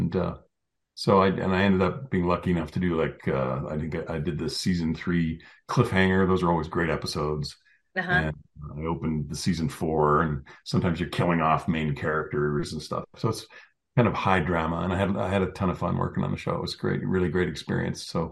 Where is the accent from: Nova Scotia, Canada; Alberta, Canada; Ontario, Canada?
Alberta, Canada; Calgary; Well, it was a company called Nomadic Pictures, which was originally out of Calgary, my hometown.